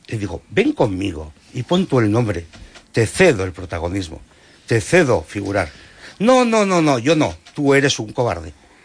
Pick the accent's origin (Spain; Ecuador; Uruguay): Spain; Basque Country; en nombre de todos los afectados que somos ciudadanos vascos